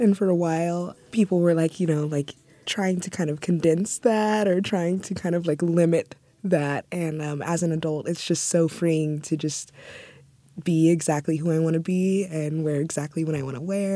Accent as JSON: {"language": "English", "town": "Fairfield", "country": "United States", "tie": "born or raised there", "also_born_or_lived": "Utah / Costa Rica", "said": "I mostly grew up in Fairfield, and I spent some time in Utah and Costa Rica when I was a teenager, and that shaped a lot of like my music."}